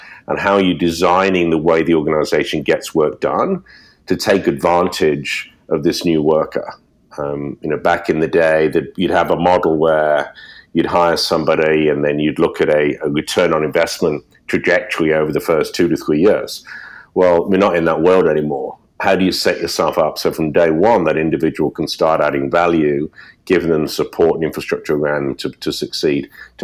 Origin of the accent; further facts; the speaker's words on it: United Kingdom; moved away as an adult; now in Connecticut, United States; you'll guess from my accent, originally from the UK, now living in Connecticut. I've been here 10 years